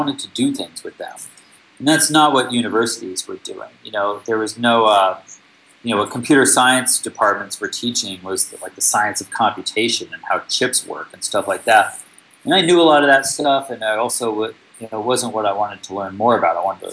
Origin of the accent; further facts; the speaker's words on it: Alaska, United States; Well, I grew up in Alaska in the cold and the dark with nothing to do. And for a nerd in Alaska without a lot of friends, I mean, I was in a small town with no friends.